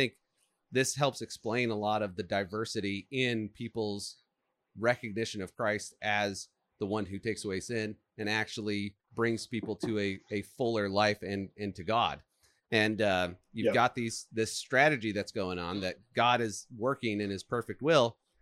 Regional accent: Michigan, United States; I grew up in Michigan. I don't know anybody that stayed where we grew up.

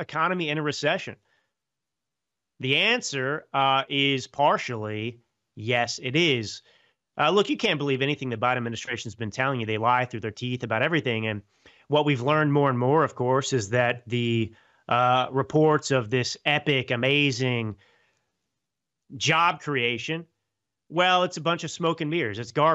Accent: California, United States; as a Californian who lives in your backyard here in Napa Valley.

